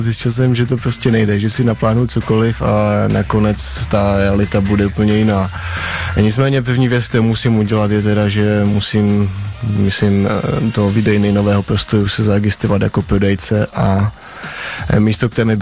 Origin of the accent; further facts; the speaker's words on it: Moravia, Czechia; now in Prague, Czech Republic; Ne, nejsem z Prahy, já jsem původně z Moravy.